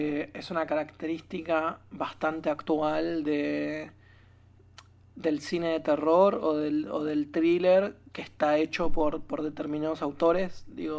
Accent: Argentina; uno como argentino puede como entender un montón de cosas

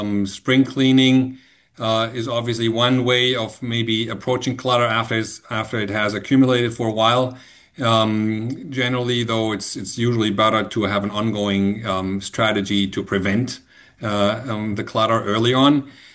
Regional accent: Germany; moved away as an adult; also born or lived in Ohio; now in United States; I'm originally from Germany. I used to practice there from 2001 to 2008, and then I came to the US and started here after my residency in Cleveland, Ohio.

